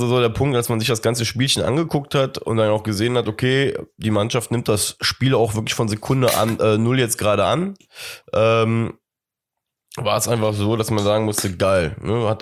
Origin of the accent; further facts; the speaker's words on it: Cologne, North Rhine-Westphalia, Germany; als Kölner